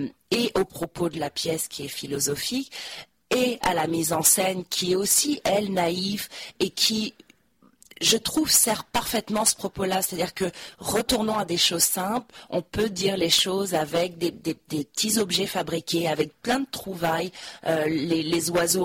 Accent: France; Si moi je suis française, ça doit s'entendre quand même

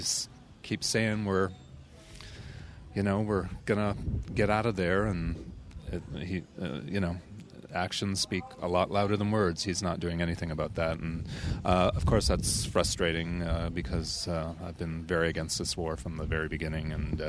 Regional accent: Canada; I'm a Canadian citizen.

